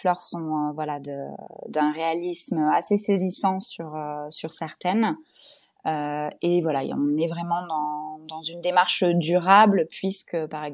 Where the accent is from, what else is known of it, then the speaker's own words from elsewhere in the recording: Bordeaux, Nouvelle-Aquitaine, France; j'ai 34 ans, je suis bordelaise, j'habite à Mérignac, une petite ville à côté de Bordeaux.